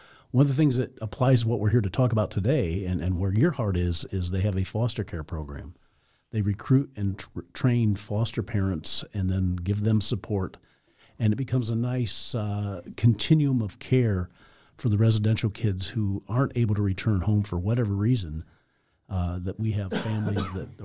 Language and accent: English; Nappanee, Indiana, United States; I grew up in Napanee, and I went to grew up in Wakarusa Missionary Church, so I feel like I'm at home right now